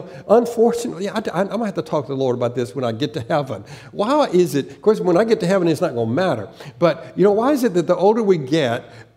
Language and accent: English; the South, United States; born there; accent: Southern; I used to have a really good Southern accent because it's just I was born in the South